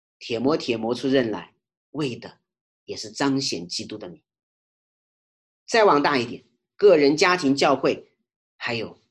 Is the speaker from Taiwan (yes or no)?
no; Jingdezhen, Jiangxi, China; 我自己1977年出生在江西景德镇